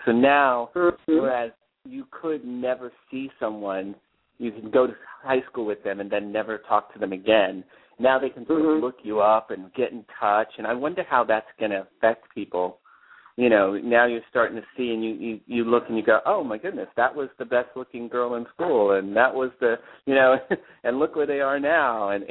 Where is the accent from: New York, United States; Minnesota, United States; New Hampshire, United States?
New York, United States; also born or lived in New Jersey; It's funny because I grew up in New York and New Jersey, and then we moved to Florida.